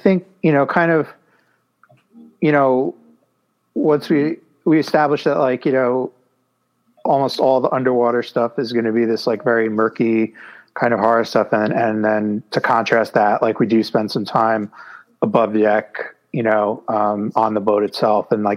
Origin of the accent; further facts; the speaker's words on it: New York City, New York, United States; But I grew up on the water, but I grew up in New York City. So, you know, it's coastal.